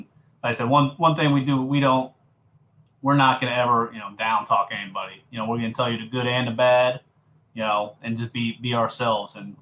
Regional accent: Charlotte, North Carolina, United States; I grew up in Charlotte, South Charlotte.

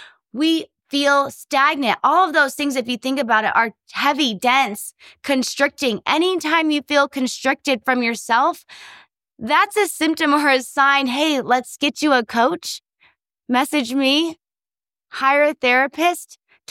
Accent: San Diego, California, United States; whenever I go back to San Diego, which is where I'm from San Diego, I was raised in San Diego.

